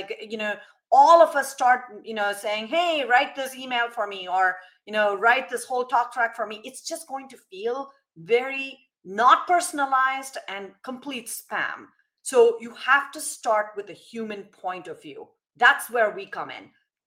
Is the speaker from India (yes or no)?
yes; India; I'm Indian. I take spice, but not that much.